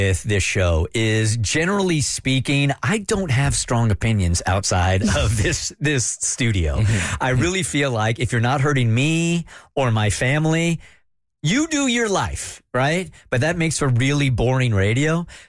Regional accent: Atlanta, Georgia, United States; I'm from Atlanta and I have a syndicated radio show called The Burt Show.

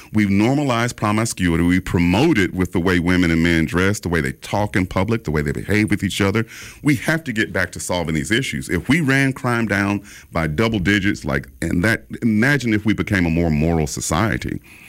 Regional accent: the South, United States; accent: Southern; Listen, I'm a Southerner. I'll draw my words and drag words out and leave a G off something like Macon.

